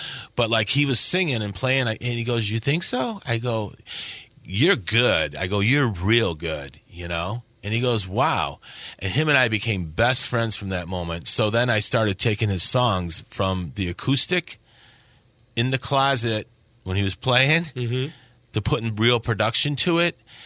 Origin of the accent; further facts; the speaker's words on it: Chicago, Illinois, United States; You know, I grew up in Chicago. I grew up with, like, the best musicians around.